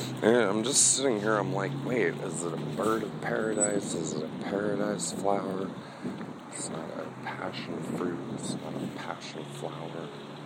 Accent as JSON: {"language": "English", "town": "San Diego", "region": "California", "country": "United States", "tie": "born or raised there", "said": "I grew up in San Diego."}